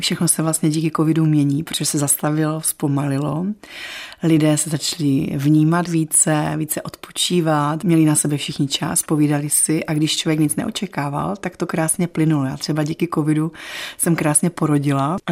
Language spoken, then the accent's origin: Czech; Brušperk, Moravian-Silesian Region, Czechia; já pocházím z Brušperka a v Brušperku vlastně žiju celý život